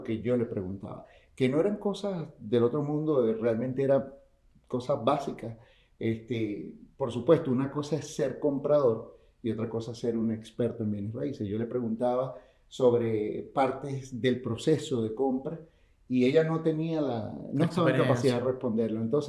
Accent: Venezuela; now in United States; yo soy venezolano. Tengo 25 años viviendo acá en los Estados Unidos, específicamente en el sur de Florida.

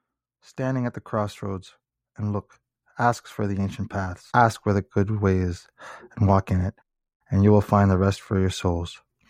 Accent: Eastern Canada, Canada; I grew up in the Catholic Church in a really small town, a small village in Eastern Canada.

